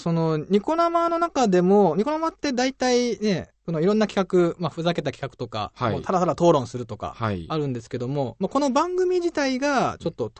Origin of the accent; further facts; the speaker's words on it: Hyogo, Japan; 僕、兵庫県の出身なんですけども